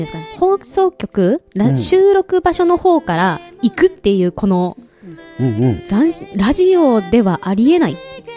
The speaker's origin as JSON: {"language": "Japanese", "town": "Mito", "region": "Ibaraki", "country": "Japan", "said": "私やっぱでも水戸の出身なので、車社会ですので"}